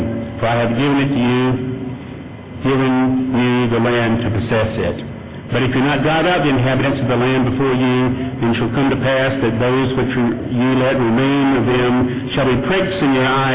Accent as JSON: {"language": "English", "region": "Florida", "country": "United States", "said": "Now, I come from Florida, and up the street from us, a little town called Tallahassee"}